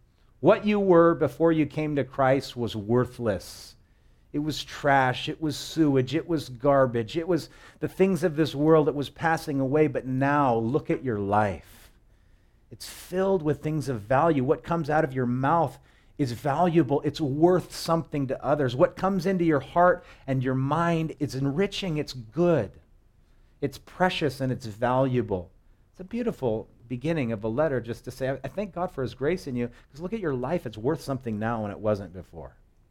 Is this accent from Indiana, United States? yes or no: no; Sunset Beach, Hawaii, United States; And where I grew up on the North Shore of Hawaii, up here at Sunset Beach, there was no exception.